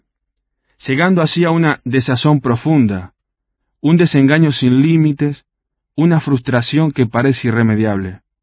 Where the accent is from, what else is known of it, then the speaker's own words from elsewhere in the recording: Uruguay; el promedio en mi país, en Uruguay, es de casi 2 suicidios por día